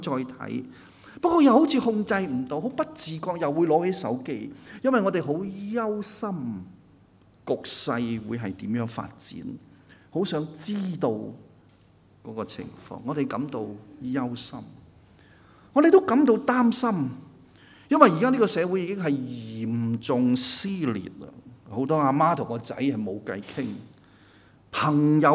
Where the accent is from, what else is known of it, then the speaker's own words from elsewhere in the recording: Hong Kong; 香港是我们土生土长成长的地方，是我们的家